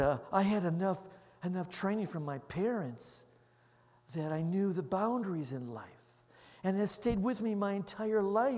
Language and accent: English; Chicago, Illinois, United States; because I had a very tough Italian father, growing up in Chicago.